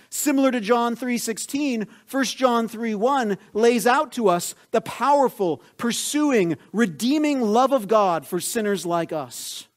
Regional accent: United States; Although, as an American, I think most people know where I'm from when I'm traveling abroad.

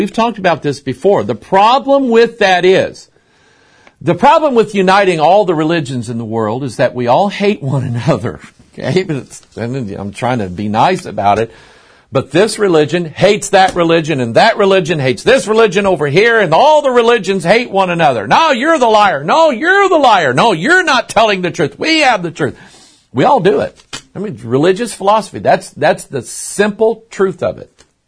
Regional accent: United States; I feel like just being an American. I like America.

